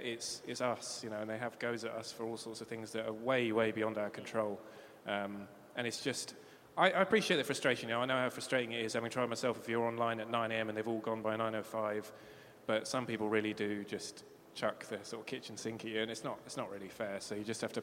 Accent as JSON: {"language": "English", "region": "London", "country": "United Kingdom", "tie": "born or raised there", "said": "I grew up in Southwest London."}